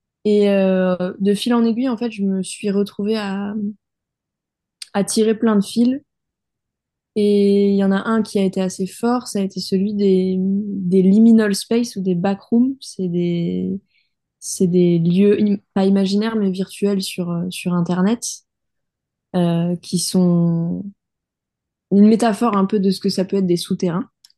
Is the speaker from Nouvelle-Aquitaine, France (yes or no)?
yes; Nouvelle-Aquitaine, France; je suis originaire du Périgord, et notamment du Périgord noir, qui regroupe beaucoup de cavités. Il y en a 8 000